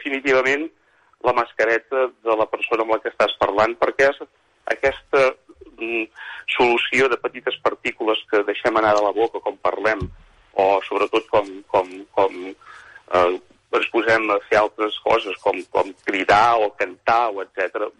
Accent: Calella, Catalonia, Spain; now in New York, United States; continuem parlant amb amics i amb família de Calella, que soc de Calella, som de poble, no perdrem l'accent, definitivament.

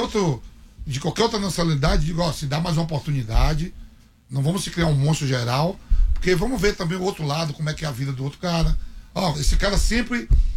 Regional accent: Bahia, Brazil; Mesmo que eu sou baiano, e a comunidade mais negra que tem no Brasil é na Bahia.

